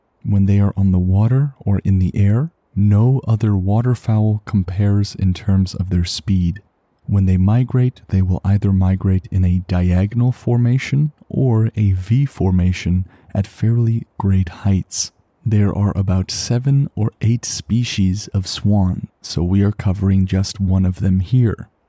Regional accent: Canada; As a Canadian, being in the Arctic tundra just feels like being in another home.

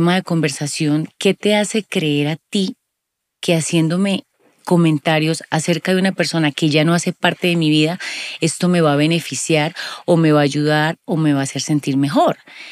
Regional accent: Cali, Valle del Cauca, Colombia; Yo soy caleña

